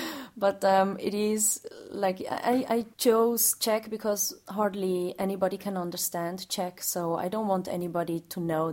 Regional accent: Switzerland; And when I'm with my mother or people from the Czech Republic, so I always speak Czech. I think I'm really mixed because I grew up in Switzerland.

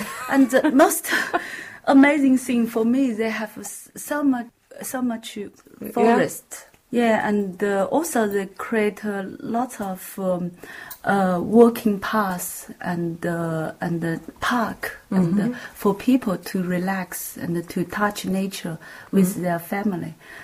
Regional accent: Hefei, Anhui, China; now in Denmark; I come from Hefei, which is the city along the Yangtze

